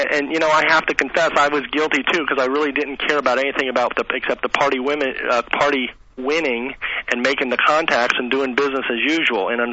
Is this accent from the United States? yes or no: yes; St. Petersburg, Florida, United States; I'm from St. Petersburg.